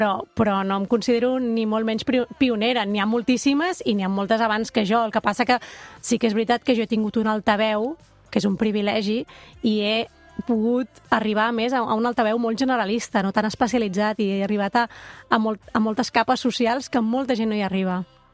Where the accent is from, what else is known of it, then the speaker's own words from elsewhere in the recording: Catalonia, Spain; Com a catalans, tenim el dret de poder relacionar-nos amb la tecnologia en català.